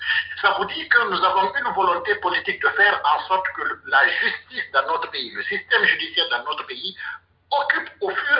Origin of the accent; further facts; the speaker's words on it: Guinea; Depuis que moi je suis guinéen